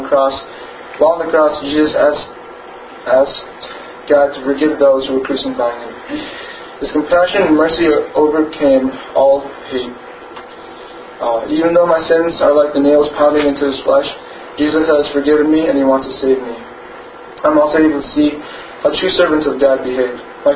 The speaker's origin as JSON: {"language": "English", "region": "Illinois", "country": "United States", "tie": "born there", "said": "I was born in Cook County on June 18, 1995. … both came to this country as missionaries to serve God's mission."}